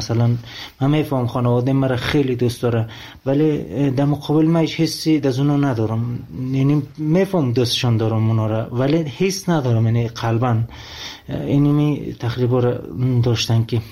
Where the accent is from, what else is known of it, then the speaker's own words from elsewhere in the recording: Afghanistan; now in Iran; من افغانی هستم